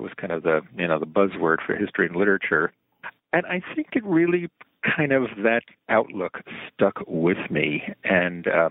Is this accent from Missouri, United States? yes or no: no; New York, United States; Well, I grew up on Long Island. I'm a child of the 50s